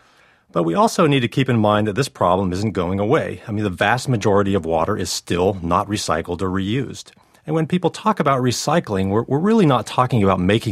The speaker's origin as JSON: {"language": "English", "region": "North Carolina", "country": "United States", "tie": "born or raised there", "said": "If you're in Pennsylvania or my home state of North Carolina, it's still an important issue, but we're relatively water rich."}